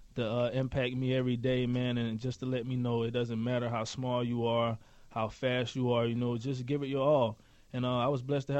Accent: Lakeland, Florida, United States; Well, man, originally I'm from Lakeland, Florida. It's a rough background for me.

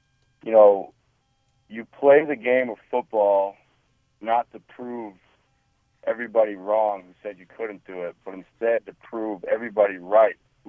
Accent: Manchester, Connecticut, United States; I was with my family and a couple of my close friends at my parents' home where I grew up in Manchester, Connecticut.

